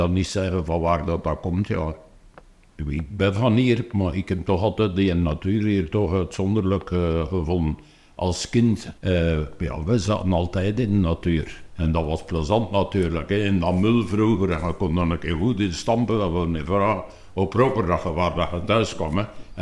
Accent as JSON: {"language": "Dutch", "town": "Lennik", "region": "Flemish Brabant", "country": "Belgium", "tie": "born or raised there", "said": "geboren en getogen in Lennik."}